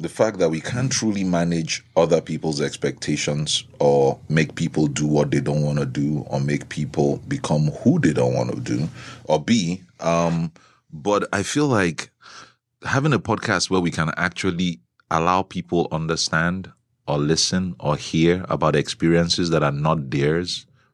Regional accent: Nigeria; now in United States; So I'm Nigerian. I'm out here and in the U.S.

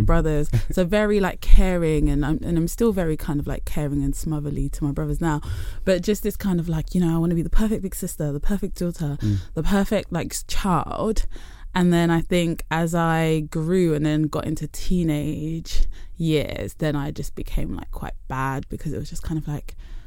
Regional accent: London, United Kingdom; also born or lived in Essex; I grew up in East London. Yeah. And then as a teenager moved to Essex.

